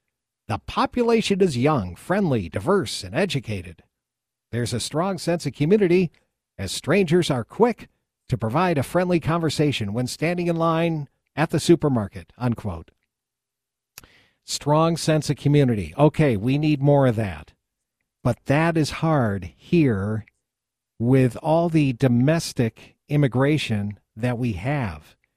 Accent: Rochester, New York, United States; The same thing happened in my hometown of Rochester, New York.

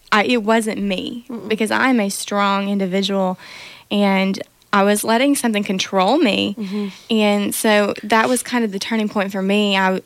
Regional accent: Rainesville, Alabama, United States; And then I'm from Rainesville, Alabama.

